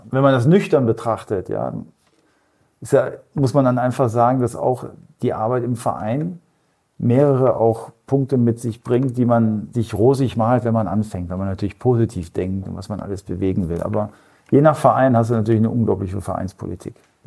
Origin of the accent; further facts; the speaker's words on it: North Rhine-Westphalia, Germany; ich komme ja aus dem Ruhrgebiet